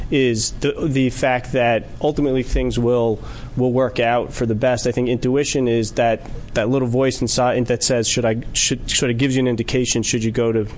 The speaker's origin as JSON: {"language": "English", "region": "New York", "country": "United States", "said": "Originally from New York."}